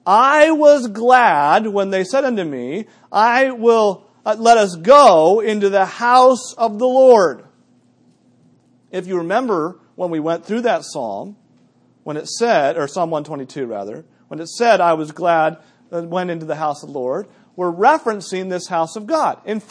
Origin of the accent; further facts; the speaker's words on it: New England, United States; Now, personally, you know me. I grew up in New England.